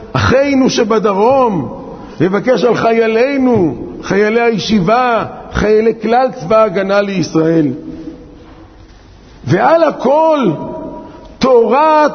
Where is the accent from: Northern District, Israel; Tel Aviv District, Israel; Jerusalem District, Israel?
Jerusalem District, Israel; Jerusalem; ברוך השם, אנחנו מירושלים לא מרגישים את הטעם הזה